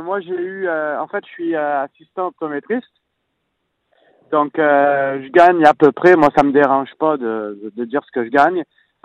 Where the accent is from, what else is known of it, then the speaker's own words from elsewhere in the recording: France; accent: French; ce que vous entendez que je suis français, malheureusement, mon accent me trahit un petit peu.